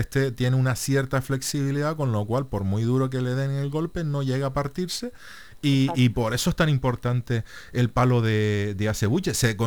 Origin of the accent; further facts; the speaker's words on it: Canary Islands, Spain; Lo que pasa es que somos en Canarias, que somos muy abiertos, ¿verdad?